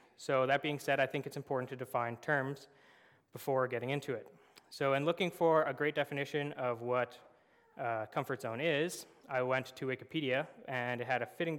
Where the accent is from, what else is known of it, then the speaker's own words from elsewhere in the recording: Altona, Manitoba, Canada; now in Brandon, Canada; I have been attending Richmond Park for about a year and a half now. I'm originally from Altona, Manitoba, but moved to Brandon after graduating from Providence with a business degree